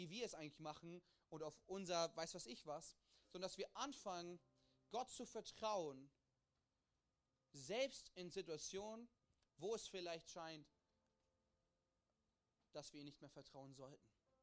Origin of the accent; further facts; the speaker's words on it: Hildesheim, Lower Saxony, Germany; now in Ulm, Germany; Ich komme aus Hildesheim. Das ist in der Nähe von Hannover. Das bedeutet, wenn ich gut durchfahre und wenn ich schnell fahre, bin ich in 5 Stunden zu Hause und in 5 Stunden wieder zurück in Ulm.